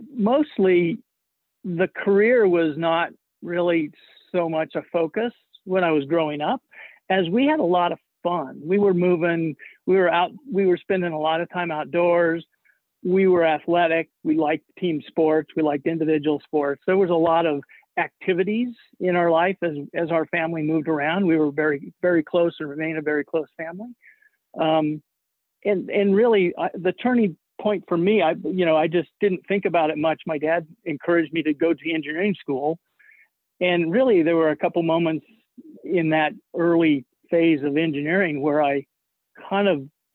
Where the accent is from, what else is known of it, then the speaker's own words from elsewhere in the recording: Boulder, Colorado, United States; born there; also born or lived in Los Alamos, New Mexico; I'm not surprised you got that impression because we lived in Los Alamos a lot. But I was actually born in Boulder, Colorado.